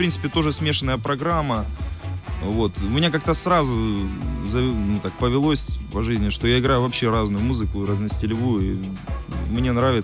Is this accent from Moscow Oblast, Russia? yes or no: no; Taganrog, Rostov Oblast, Russia; Потому что с области никого не было, мы были единственные из Таганрога там.